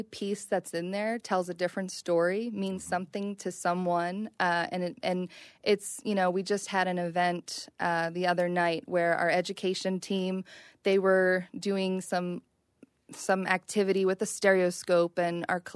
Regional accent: Philadelphia, Pennsylvania, United States; I grew up in Philadelphia, so there was a lot of field trips going

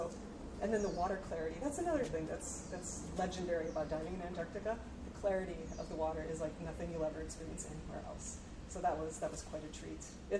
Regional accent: Wisconsin, United States; Oh, well, since I grew up in Wisconsin, I have to say there were some things that were quite similar.

